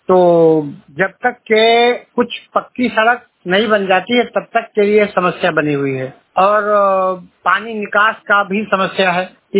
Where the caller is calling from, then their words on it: Barabanki, Uttar Pradesh, India; मैं डिस्ट्रिक्ट बाराबंकी तहसील फतेहपुर विकास खंड सूरतगंज ग्राम सभा अहले माऊ से बोल रहा हूँ